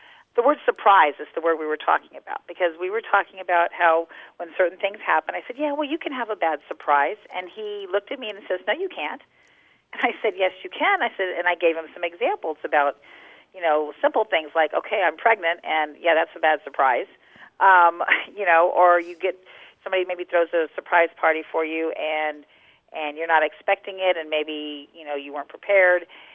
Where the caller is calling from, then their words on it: San Antonio, Texas, United States; Hi. This is … I'm calling from San Antonio, Texas.